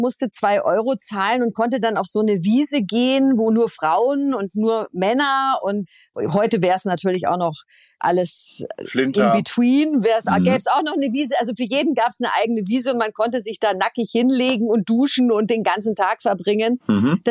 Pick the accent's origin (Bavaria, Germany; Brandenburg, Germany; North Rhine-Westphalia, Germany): Bavaria, Germany; Munich; now in Hamburg, Germany; ich muss ja immer noch an mir arbeiten als Bayerin, dass ich nicht die ganze Zeit schimpfe.